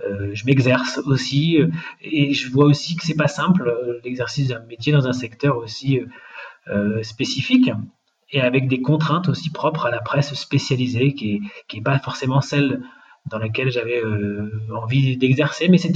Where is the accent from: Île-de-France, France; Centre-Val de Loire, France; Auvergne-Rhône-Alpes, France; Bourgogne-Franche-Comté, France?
Centre-Val de Loire, France; Tours; je suis né à Tours, donc je viens de la Touraine, bord de Loire. Et puis j'ai passé beaucoup de temps en Bretagne.